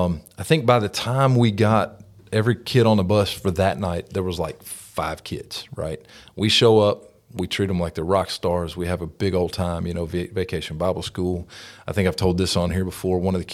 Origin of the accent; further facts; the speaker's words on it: Jackson, Tennessee, United States; I grew up in Jackson, Tennessee, so I went to Jackson Christian School.